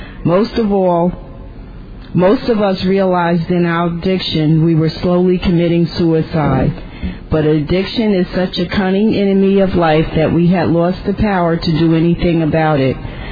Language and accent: English; New Jersey, United States; from New Jersey.